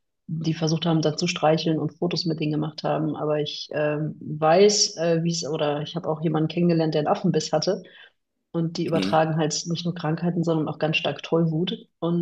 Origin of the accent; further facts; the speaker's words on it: Bochum, North Rhine-Westphalia, Germany; Ja, ich bin Bochumer Kind, ne?